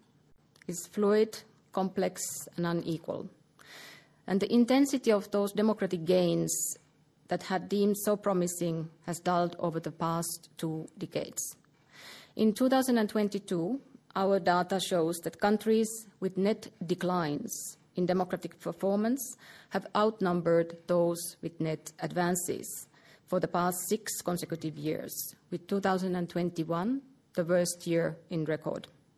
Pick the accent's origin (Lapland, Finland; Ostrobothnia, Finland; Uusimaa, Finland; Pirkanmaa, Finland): Lapland, Finland; English is a second language; now in Australia; As you may have noticed from my accent, I hail from Finland, specifically from Lapland, which is the home of the Sami people, Europe's only indigenous group.